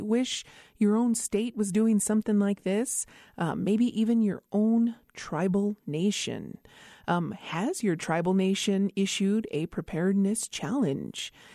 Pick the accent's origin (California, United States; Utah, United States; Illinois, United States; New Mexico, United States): New Mexico, United States; Isleta Pueblo; Welcome back to Native America Calling. … from Isleta Pueblo